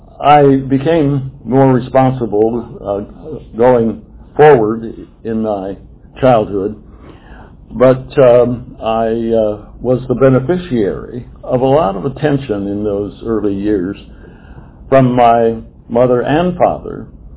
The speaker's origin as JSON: {"language": "English", "region": "Ohio", "country": "United States", "tie": "born or raised there", "said": "I was born to a couple who lived in a small town, grew up in a small town in northwestern Ohio"}